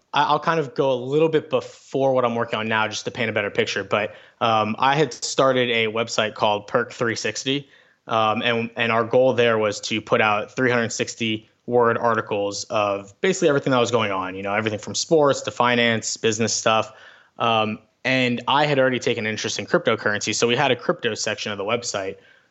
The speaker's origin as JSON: {"language": "English", "region": "Florida", "country": "United States", "tie": "born or raised there", "said": "I grew up in South Florida."}